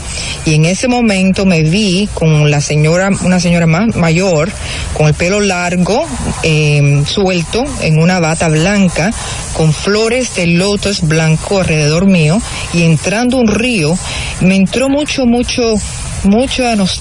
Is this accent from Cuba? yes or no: yes; Cuba; now in Miami, United States; de Cuba, vivo en Miami